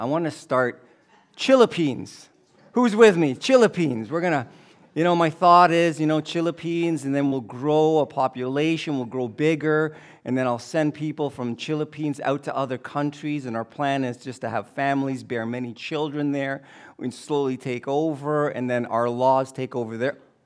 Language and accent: English; Philippines; Some of you may not know, but I'm Filipino.